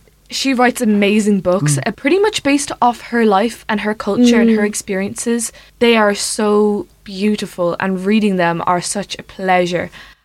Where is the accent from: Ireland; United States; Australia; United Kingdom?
Ireland; Ballybricken, Munster; I'm from right around Ballybricken